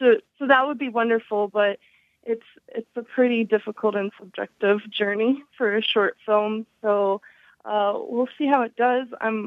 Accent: Indiana, Pennsylvania, United States; I grew up in Indiana, Pennsylvania, about an hour and 10 minutes from Pittsburgh

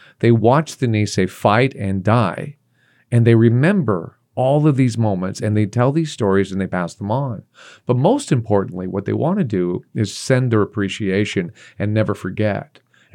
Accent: Texas, United States; I grew up in Texas. My father was a lifer in the military.

